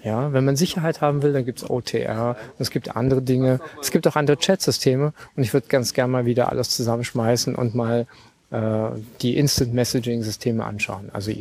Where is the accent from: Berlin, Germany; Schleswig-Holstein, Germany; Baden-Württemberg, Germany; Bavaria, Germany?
Berlin, Germany; ich bin Berliner